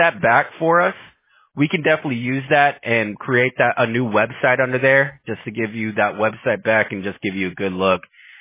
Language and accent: English; Houston, Texas, United States; I was born and raised in Houston, so I pretty much got all of Texas and this whole southern region. It's my whole stomping ground